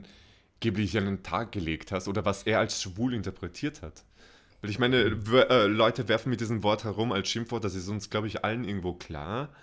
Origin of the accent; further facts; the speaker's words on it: Austria; Ich meine, bei uns in Österreich gibt es diesen Begriff nicht.